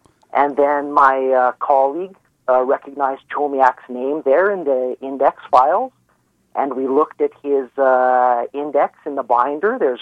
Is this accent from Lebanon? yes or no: no; Edmonton, Alberta, Canada; I'm from Edmonton and I have a Ukrainian family background